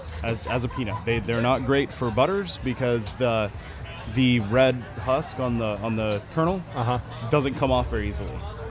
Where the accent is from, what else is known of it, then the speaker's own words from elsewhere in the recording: Portales, New Mexico, United States; I am from eastern New Mexico. The crow flies, I grew up in a town called Portales, and we were about 90 miles from Lubbock.